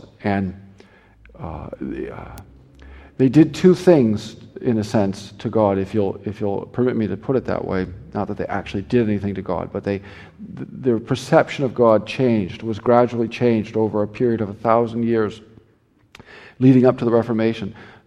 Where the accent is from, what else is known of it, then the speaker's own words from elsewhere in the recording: Nebraska, United States; now in California, United States; So I'm not a Californian. I live there, but I'm not one of them. I'm an exile. I'm really from Nebraska